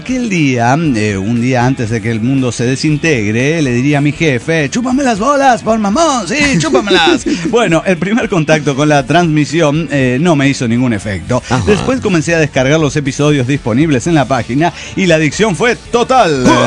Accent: Guadalajara, Jalisco, Mexico; de Guadalajara, Jalisco

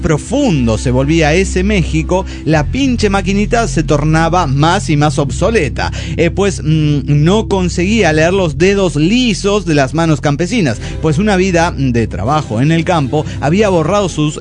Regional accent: Huaraz, Ancash, Peru; de Huaraz.

